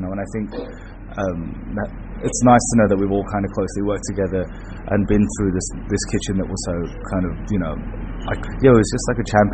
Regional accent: Sydney, New South Wales, Australia; now in Melbourne, Australia; I'm originally from Sydney, so moving to Melbourne to open this restaurant

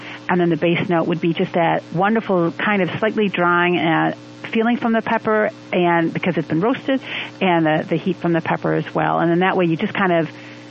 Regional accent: Wisconsin, United States; because I'm from Wisconsin.

